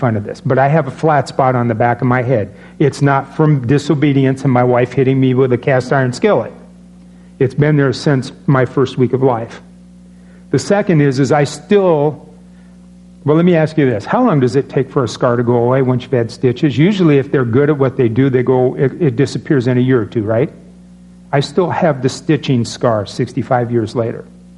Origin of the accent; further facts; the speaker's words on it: Storm Lake, Iowa, United States; born there; I was born in Buena Vista County Hospital, Storm Lake, Iowa.